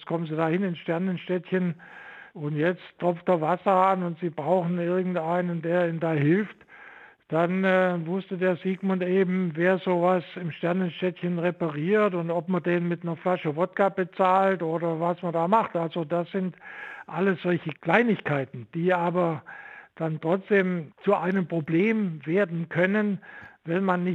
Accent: Saxony, Germany; now in Stuttgart, Germany; weil ich in der DDR nicht Physik studieren durfte und das wollte ich unbedingt. Und so bin ich aus dem Vogtland am Ende in Stuttgart angelangt

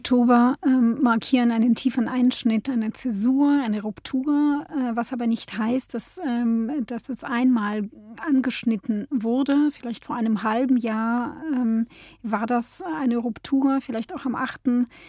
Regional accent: Israel; now in Berlin, Germany; Ja, ich bin in Israel aufgewachsen und auch meine Familie lebt in Israel.

